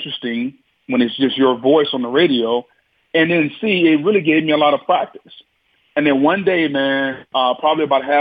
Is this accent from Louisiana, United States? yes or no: yes; Louisiana, United States; You know, I grew up in Louisiana, man. We didn't play hockey in Louisiana, but I had to learn it.